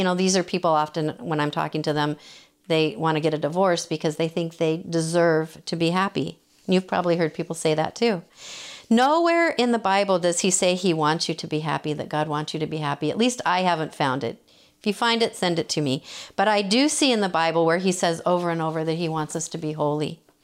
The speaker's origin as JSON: {"language": "English", "town": "Spokane", "region": "Washington", "country": "United States", "tie": "born or raised there", "also_born_or_lived": "Seattle", "said": "I was born in Spokane, but I lived in big cities like Seattle and Spokane, and I moved 6 times growing up."}